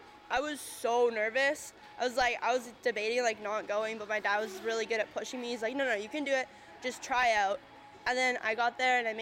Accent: Smithers, British Columbia, Canada; I'm from Smithers, born and raised, and I play with the BV Bruisers.

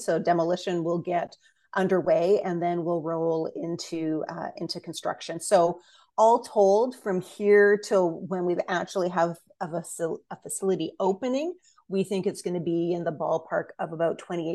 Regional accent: British Columbia, Canada; as British Columbians, we can all be proud

